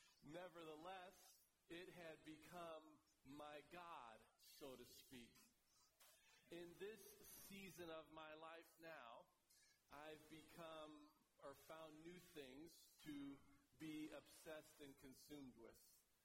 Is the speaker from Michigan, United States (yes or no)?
yes; Michigan, United States; I pretended that I was Isaiah Thomas growing up in Michigan.